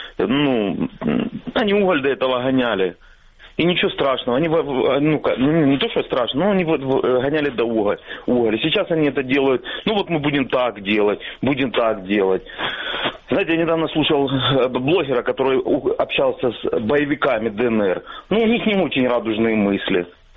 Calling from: Donetsk Oblast, Ukraine; Я из Донецкой области.

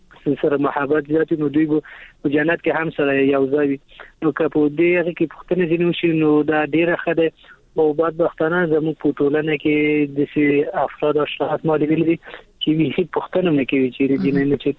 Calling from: Kabul, Afghanistan; د کابل ولایت څخه مې اړې کې نیولې

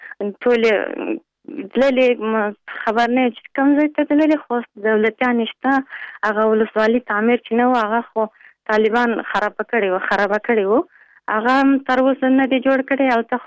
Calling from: Pul-e Khumri, Baghlan, Afghanistan; د پلخمری.

